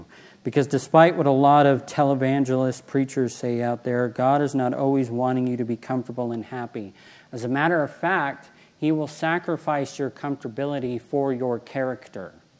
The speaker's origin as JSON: {"language": "English", "town": "Taft", "region": "California", "country": "United States", "tie": "born or raised there", "also_born_or_lived": "New York", "said": "I was born in Long Island, New York. I was raised for some of my life in Northern California, unfortunately, Ken. And then I was raised in a little hick town called Taft."}